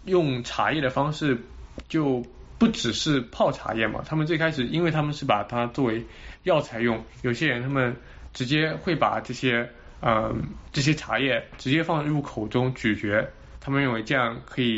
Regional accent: Jiangnan, China; 以前我们江南那边好像

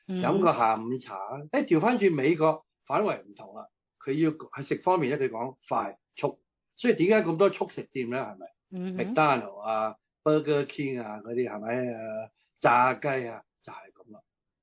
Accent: China; 但系我哋中国人咧就唔一样，好似有时候放假

